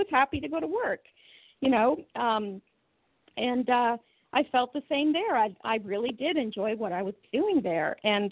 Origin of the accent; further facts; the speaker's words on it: Canada; now in United States; And I'm in the South, and being a Canadian, naturally, being in the South was wonderful for me.